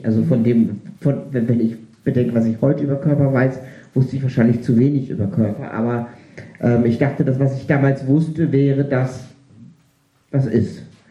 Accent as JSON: {"language": "German", "town": "Reinbek", "region": "Schleswig-Holstein", "country": "Germany", "tie": "born or raised there", "said": "Vielleicht ist es in der Provinz anders als in Hamburg. Ich bin in Rheinbeck aufgewachsen."}